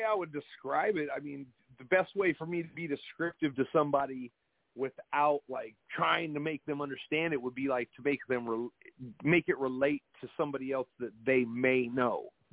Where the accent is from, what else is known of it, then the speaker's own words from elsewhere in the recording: Alaska, United States; I'm from Alaska and I do hip hop music